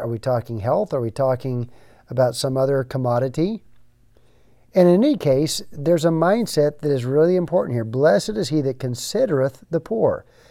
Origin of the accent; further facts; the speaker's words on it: United States; but as an American, I'm probably wealthier than the vast majority of people in this world.